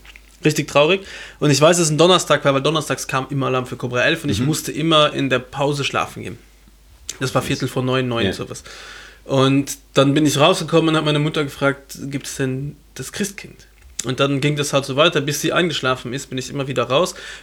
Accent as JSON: {"language": "German", "country": "Luxembourg", "said": "bei uns in Luxemburg ist halt dieser Nikolaus, eben das Kläschen heißt das bei uns"}